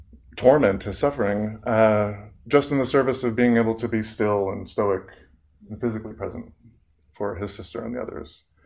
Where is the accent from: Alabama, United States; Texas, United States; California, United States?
California, United States; San Francisco; born there; I was born in San Francisco. My father was from Iran and my mother was from Austria. My dad was Muslim, my mom is Catholic.